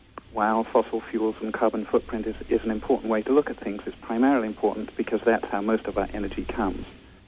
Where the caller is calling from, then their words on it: California, United States; I'm calling from Bryson, Hesperia, which uh-huh. is right in southern Monterey County, right on the San Luis Obispo border.